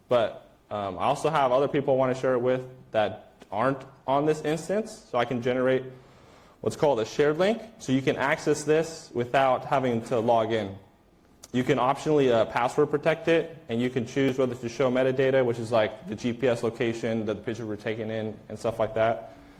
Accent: United States; I'm from the United States. I flew into Germany and spent a few days there before coming up to Brussels.

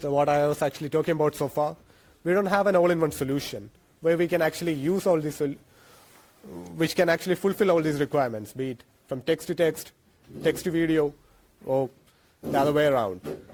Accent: Kerala, India; first language Malayalam; English is a second language; if I'm speaking in my mother tongue called Malayalam, I'm just going to sit here and I'm trying to explain the concept to him.

